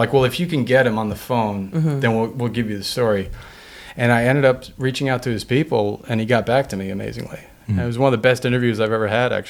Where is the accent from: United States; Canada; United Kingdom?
United States; Queens, New York; I grew up in New York and Queens, and he was obviously influential just in terms of, you know, the aesthetic, in terms of the music, in terms of everything I enjoyed as a kid in the 90s.